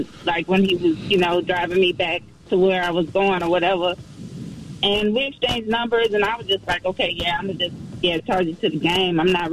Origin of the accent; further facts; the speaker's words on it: Chicago, Illinois, United States; now in Arlington, United States; Arlington. I'm living in Arlington right now. I'm from Chicago. I'm living in Arlington right now.